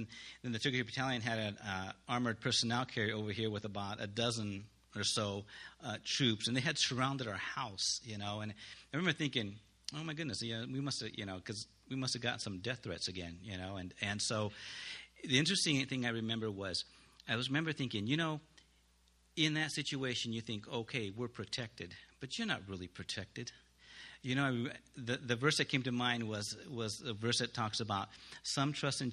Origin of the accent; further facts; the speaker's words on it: Ukiah, California, United States; I was born in Willits, California, raised in Ukiah area, and my parents live in Redwood Valley. So, like I said, I am a local boy.